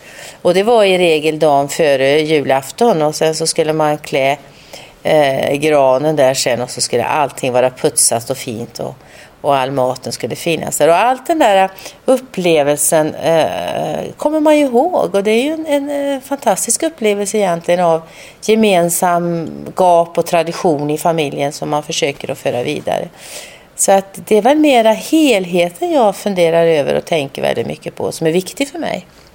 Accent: Västra Götaland County, Sweden; now in Värmland, Sweden; Grynkorv är ju den korven som fanns på julbordet i Skaraborg, där jag kommer ifrån.

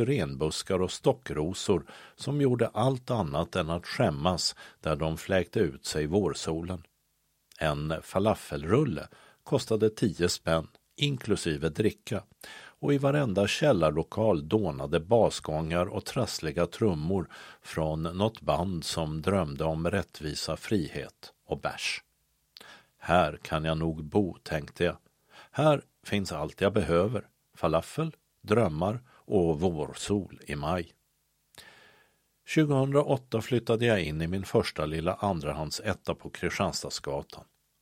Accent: Nybro, Kalmar County, Sweden; also born or lived in Halland; varpå jag ilsket tillbakavisar påståendet om att jag skulle vara smålänning. Jag är från Halland, gormar jag. Jag må ha vuxit upp i den nätta lilla hålan Nybro, men jag är inte nybroit.

